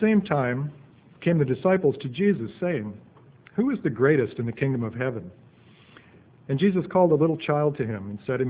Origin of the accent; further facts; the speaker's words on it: Seattle, Washington, United States; My mom and dad met at Boeing during the Second World War, and I was born in Seattle in 1949. And I actually grew up about 6 miles from here, just down on Richards Road.